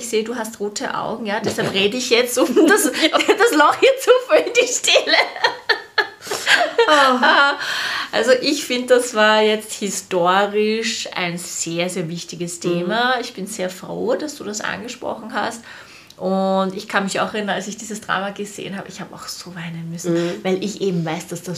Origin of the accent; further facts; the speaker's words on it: Austria; ob es so anders bei uns in Österreich ist